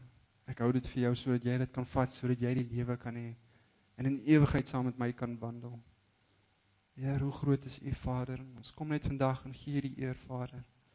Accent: Grootfontein, Otjozondjupa, Namibia; also born or lived in Windhoek; now in South Africa; En ja, ek is gebore in Namibia, grootgeword Grootfontein, Chimep en basies in Windhoek gaan matrikuleer en toe op Stellenbosch gaan swat.

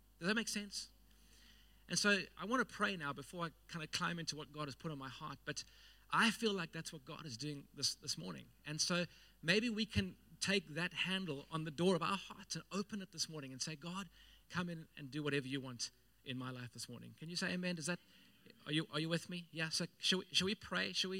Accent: Cape Town, Western Cape, South Africa; I grew up in Cape Town in Rondebosch in the southern suburbs.

